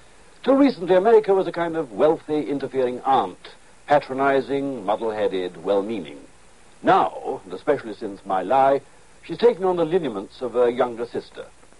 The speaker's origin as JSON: {"language": "English", "region": "England", "country": "United Kingdom", "lives_now": "Italy", "said": "I'm an Englishman married to an Italian, and wholly committed, I think, to a European way of life."}